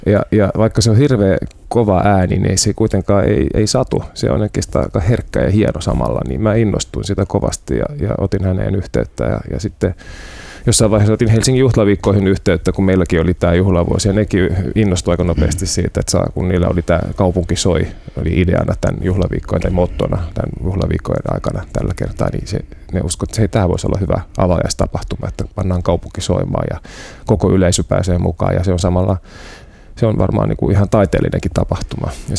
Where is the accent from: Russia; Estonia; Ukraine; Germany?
Germany; now in Finland; Joo, mä oon saksalainen. Se on ehkä hyvä niin kuin mainita, kun ei heti huomaa.